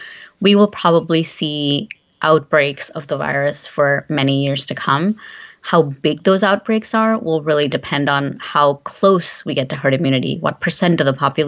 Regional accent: India; I'm originally from India

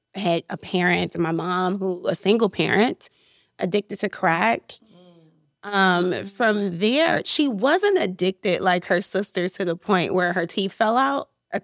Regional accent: Chicago, Illinois, United States; So, I am from the south side of Chicago, Inglewood.

